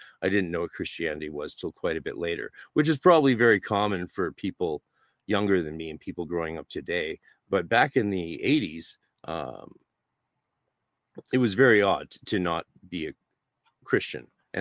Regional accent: Steveston, British Columbia, Canada; I grew up in a Hindu cultural context as a white boy growing up in Steveston, British Columbia, which was a small Japanese fishing village just outside of Vancouver.

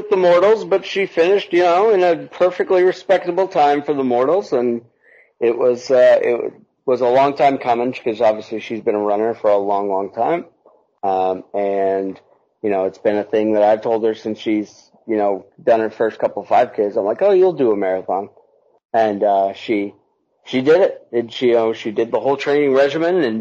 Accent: Boston, Massachusetts, United States; Cause, you know, we're from Boston. We have a pretty famous marathon ourselves

